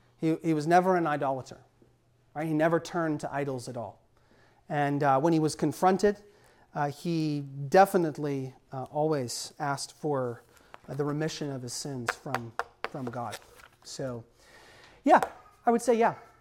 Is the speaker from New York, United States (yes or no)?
no; Washington, United States; And I was from Washington State, so we have Mount Rainier, and we have Mount Baker, and we have the Cascades, you know, these really tall mountains.